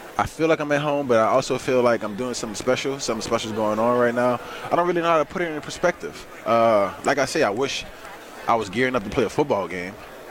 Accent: New Orleans, Louisiana, United States; Well, my house is 15-minute walk from here. But I grew up on the West Bank. I grew up in the 8 Ward.

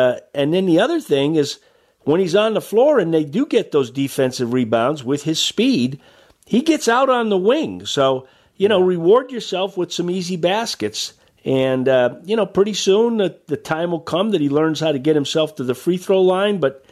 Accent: Massachusetts, United States; Oh, heck yeah. I grew up in Massachusetts. I mean, I'm a Bobby Orr and Esposito guy.

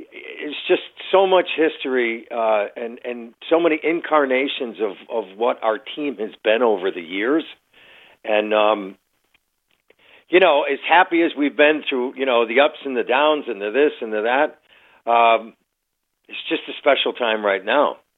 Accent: Buffalo, New York, United States; You know, I certainly love my hometown, but the Bills are the heart and soul of Buffalo, and it's their home.

